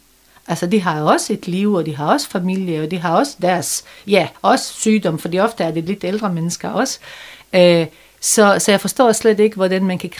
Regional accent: Bosnia & Herzegovina; Danish is a second language; now in Denmark; Godt nok et andet sted, end hvor jeg kommer fra. Det er derfor, vi mødtes jo først i Danmark. Men vi kommer begge to fra Bosnien.

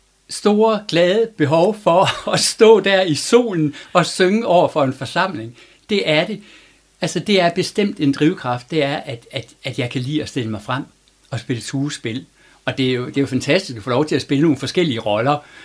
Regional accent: Vejle, Region of Southern Denmark, Denmark; moved away as an adult; now in Sæby, Denmark; så er jeg født og opvokset i Vejle og boet der i 20 år. Og det er jo min hjemstavn. Det er jo der, mit hjerte banker.

